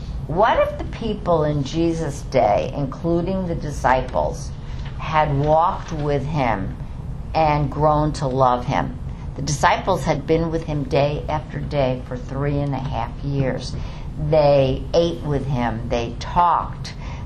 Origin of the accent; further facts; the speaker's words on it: Bronx, New York, United States; This is hard for me to say, and this might be because I'm from the Bronx.